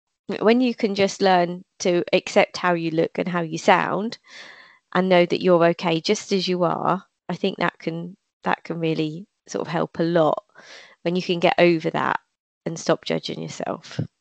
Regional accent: East of England, United Kingdom; accent: Norfolk; I got used to hearing my Norfolk accent, which still at times makes me cringe now and again when something comes out that sounds so Norfolk.

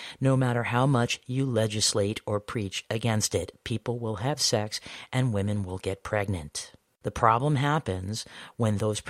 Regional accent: United States; And while I might agree with that as an American, as someone who grew up in that context

